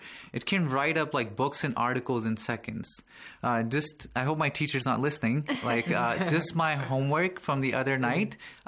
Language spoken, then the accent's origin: English; Pakistan; I've lived in different parts of the world. Originally, I'm from Pakistan.